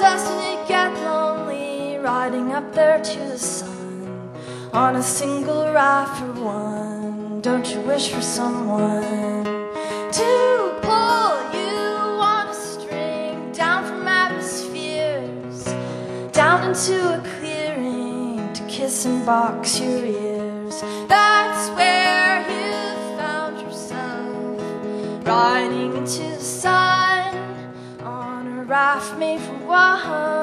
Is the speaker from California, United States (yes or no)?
no; Seattle, Washington, United States; I'm from Seattle, Washington, and I want to thank Colin Malloy for having me on this tour with him.